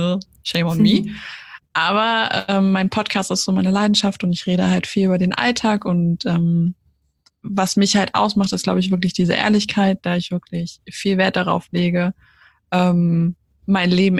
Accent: Austria; now in Germany; ich komme aus Österreich, ich habe da auch 15 Jahre lang gewohnt. Also vielleicht hört man das dann ab und zu bei meiner Grammatik.

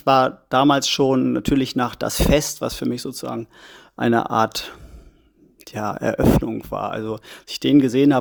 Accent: Germany; now in France; ich als Deutscher

